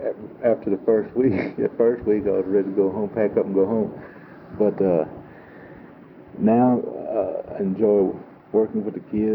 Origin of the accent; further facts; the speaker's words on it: Broken Bow, Oklahoma, United States; Yes, I was born in Broken Bow, Oklahoma. And my childhood wasn't any different from probably any other normal child